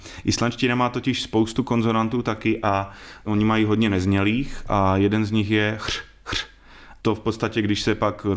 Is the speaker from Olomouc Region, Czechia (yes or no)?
no; Zlín Region, Czechia; pocházím z toho kraje, jsem přes kopec, on je Lach, já jsem Valach